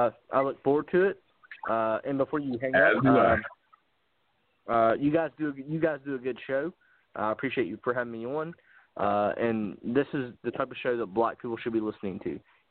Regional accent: Appalachia, United States; I mean, you know, I'm a Appalachian kid who worked in the coal mines.

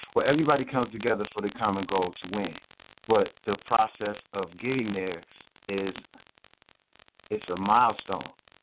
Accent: Cleveland, Ohio, United States; I mean, I'm from Cleveland, Ohio. I've been a Browns fan since 5 years old.

